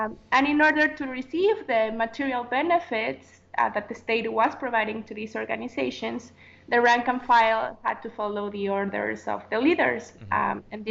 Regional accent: Mexico; I was born and raised in Mexico

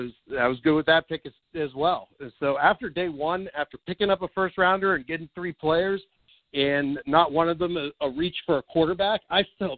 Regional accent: Youngstown, Ohio, United States; from Youngstown, the C-Bots.

